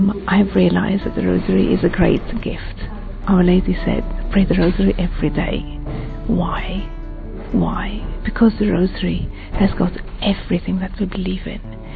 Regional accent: Malta; now in London, United Kingdom; I come from Malta. I came here to London to study music a long time ago. We always said the rosary at home

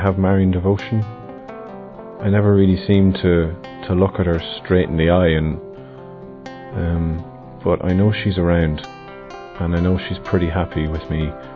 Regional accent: Ireland; I'm 31 and I'm from Ireland

